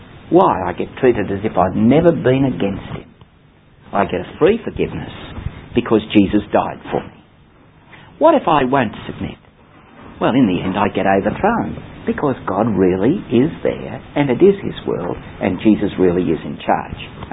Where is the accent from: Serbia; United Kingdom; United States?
United Kingdom; England; One of our biggest problems at the present moment, in my opinion, is that we're English